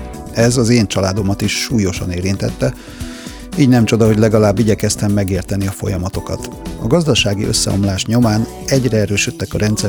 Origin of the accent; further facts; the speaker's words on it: Óbuda, Budapest, Hungary; Óbudán nőttem föl, ahol minden második gyerek zenekart alapított